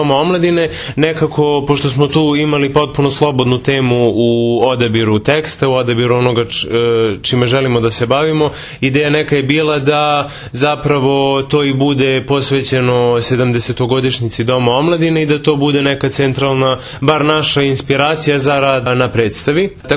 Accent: Kragujevac, Šumadija, Serbia; ja sam Kragujevčanin, ovdje sam odrastao u Domu omladine u dramskom studiju.

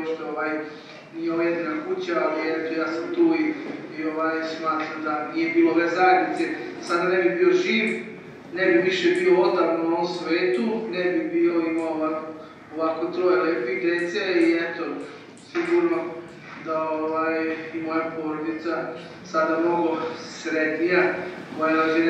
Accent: Subotica, Vojvodina, Serbia; rodom sam iz Subotice

